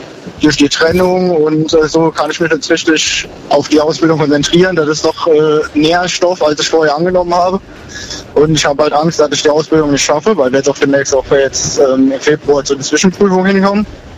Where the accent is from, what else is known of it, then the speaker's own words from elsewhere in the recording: Lahnstein, Rhineland-Palatinate, Germany; born there; Ja, in der Nähe, Lahnstein.